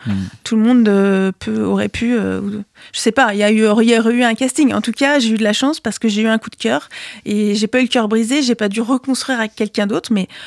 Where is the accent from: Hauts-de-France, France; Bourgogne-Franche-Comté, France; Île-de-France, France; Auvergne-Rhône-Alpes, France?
Auvergne-Rhône-Alpes, France; Lyon; Alors, je suis une fausse montagnarde parce que j'ai grandi à Lyon.